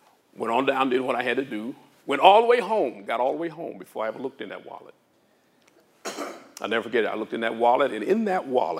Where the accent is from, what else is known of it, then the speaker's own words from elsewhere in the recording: Arkansas, United States; I grew up in Arkansas. Most of you don't know. We were poor people.